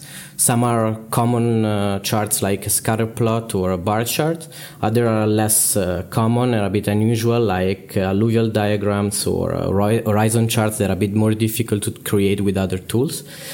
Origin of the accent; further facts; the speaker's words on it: Milan, Lombardy, Italy; I am also from Milan.